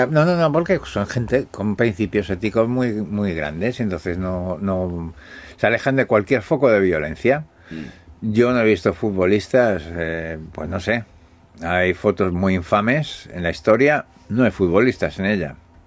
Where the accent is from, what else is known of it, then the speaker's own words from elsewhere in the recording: Spain; Ha sido una de las cosas más preciosas que he visto yo como español, no como científico, como español.